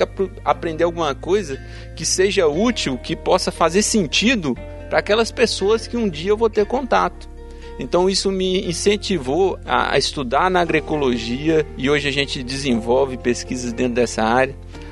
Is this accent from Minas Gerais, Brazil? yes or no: yes; Minas Gerais, Brazil; esse núcleo atuava na região do Vale do Jequitinhonha, que é de onde eu vim.